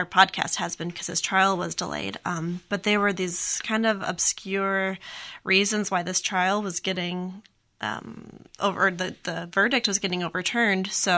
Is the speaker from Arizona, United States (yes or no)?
no; St. Louis, Missouri, United States; Well, I'm from St. Louis originally, but I went to college in Indiana